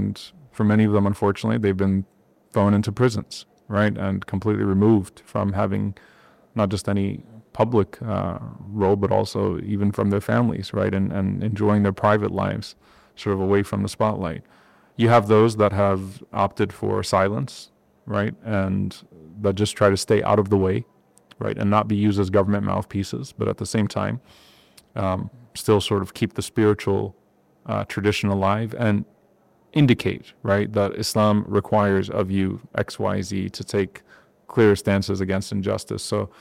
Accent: Louisiana, United States; growing up in Louisiana, I was more likely to be discriminated against because someone would just assume that I was a light-skinned African-American, like I was Creole

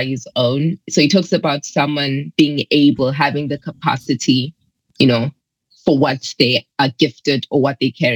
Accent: Zimbabwe; trying to find the meaning of my name, because I grew up in Zimbabwe.

